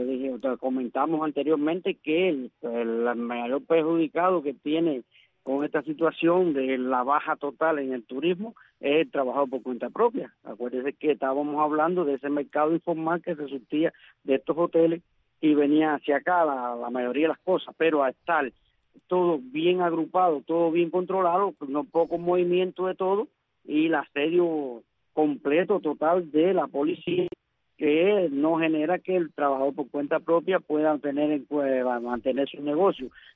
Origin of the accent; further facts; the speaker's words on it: Cuba; hablando como en cubano, en cubano limpio, sí, a voz rajada, que el pueblo de Cuba se está muriendo de hambre.